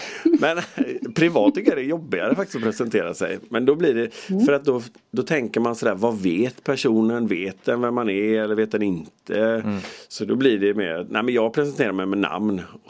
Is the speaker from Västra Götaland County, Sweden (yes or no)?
yes; Gothenburg, Västra Götaland County, Sweden; jag är uppvuxen på Hisingen i Göteborg. Det är ju rätt roligt alltså. Det står Biskopsgården i mitt pass som födelseort. Mina föräldrar bodde där ett kort tag när jag föddes.